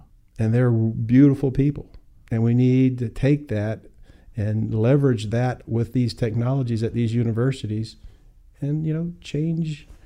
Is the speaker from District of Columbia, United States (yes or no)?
yes; Washington, District of Columbia, United States; I was born in Washington, D.C., my mom raising five boys by herself in a government-subsidized project. So I'm a welfare child.